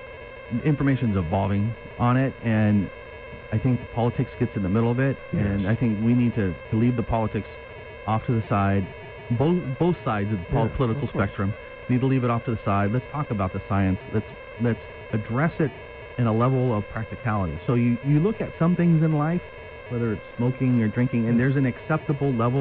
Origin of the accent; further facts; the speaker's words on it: Yuma, Arizona, United States; Although what I've also noticed, growing up in Yuma, you always made eye contact and you said hi.